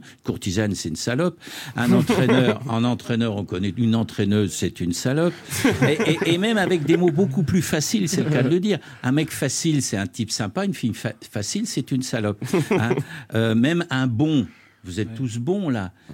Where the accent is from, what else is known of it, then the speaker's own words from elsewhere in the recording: Lyon, Auvergne-Rhône-Alpes, France; also born or lived in United States; Donc, j'ai quitté la bourgeoisie lyonnaise pour devenir un petit éditeur.